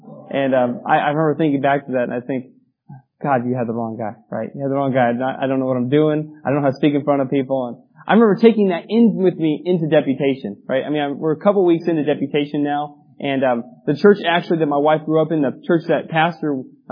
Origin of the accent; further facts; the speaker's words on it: Banning, California, United States; my wife and we grew up in California. My wife in the LA area, and I was more towards Banning, California. I don't know, Palm Springs area.